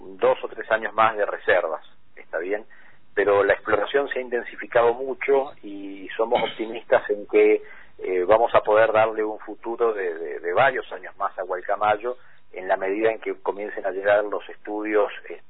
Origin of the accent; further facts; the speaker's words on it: San Juan, Argentina; Te diría que el 95% somos sanjuaninos